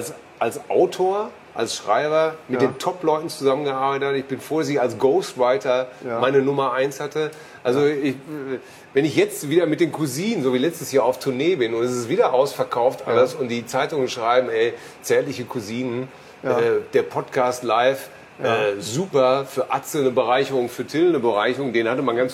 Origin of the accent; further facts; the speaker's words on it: Hamm, North Rhine-Westphalia, Germany; Wir kommen aus Hamm